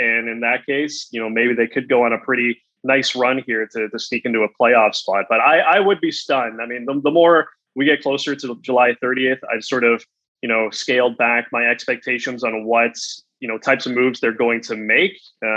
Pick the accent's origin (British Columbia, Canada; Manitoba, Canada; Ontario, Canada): Ontario, Canada; Bradford; So shout out to my hometown of Bradford.